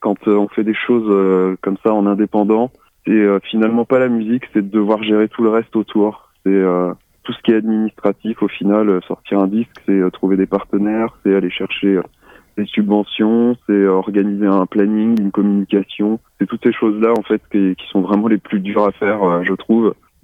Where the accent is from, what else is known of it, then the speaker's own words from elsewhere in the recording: France; pour dire qu'on est français, ça permet aussi de dire qu'on chante aussi bien en anglais qu'en français.